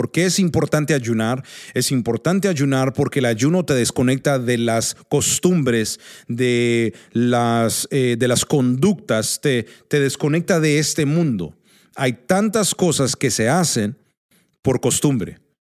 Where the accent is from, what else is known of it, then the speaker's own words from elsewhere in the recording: Mexico; Yo soy cristiano antes de que yo soy mexicano.